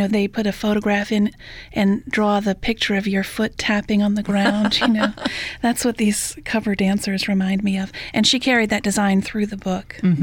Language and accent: English; Gretna, Louisiana, United States; I grew up on the West Bank in Gretna, and I didn't want to hide that.